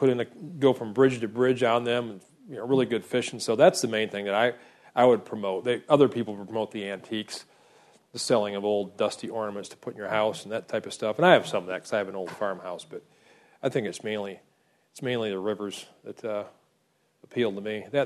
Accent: Florida, United States; when I was a kid growing up in Florida, I really loved stars and astronomy and science.

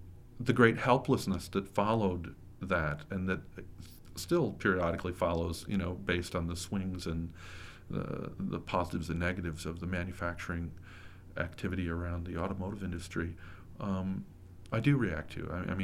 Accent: Flint, Michigan, United States; I grew up in Flint. I came through the school system right at the end of the great manufacturing boom when everything was starting to contract.

